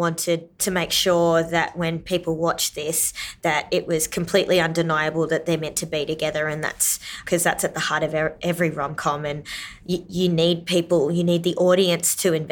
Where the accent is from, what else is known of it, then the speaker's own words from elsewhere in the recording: Kakadu, Northern Territory, Australia; also born or lived in Darwin; So I'd grown up right across the territory. I was born in Darwin. I was raised in Kakadu, and I have family over in the Tiwi Islands.